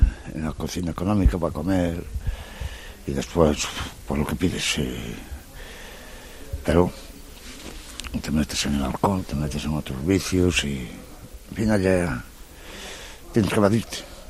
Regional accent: Galicia, Spain; Yo soy gallego. Gallego. Soy gallego.

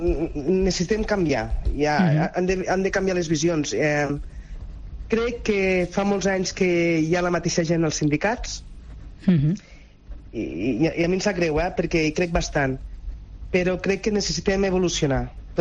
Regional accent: Artesa de Lleida, Catalonia, Spain; Aquí al poble, bueno, jo soc de poble d'Artesa de Lleida i a vegades que jo anava a l'escola i la meva mare tenia, la meva família tenia un restaurant

